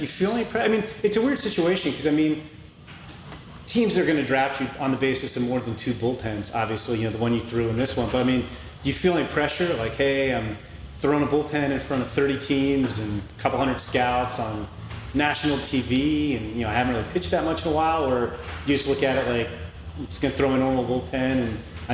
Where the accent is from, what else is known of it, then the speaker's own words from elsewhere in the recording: Chicago, Illinois, United States; even though I'm from Chicago, I live in Chicago